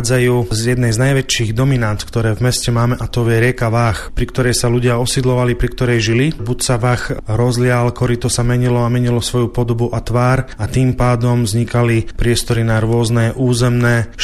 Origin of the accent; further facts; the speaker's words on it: Šaľa, Nitra Region, Slovakia; Ja som sa narodil v Šali, do školy som chodil do Veči, potom som býval v Šali, teraz zase bývam vo Veči, teraz mám rodinu, žijem som usadený vo Veči.